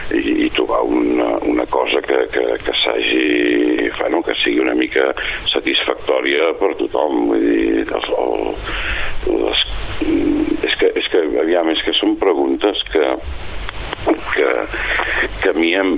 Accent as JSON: {"language": "Catalan", "region": "Catalonia", "country": "Spain", "said": "perquè les conec, perquè soc del Vallès i soc d'aquí"}